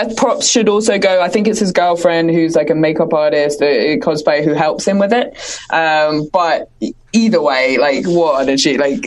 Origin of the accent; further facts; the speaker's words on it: United Kingdom; as a Brit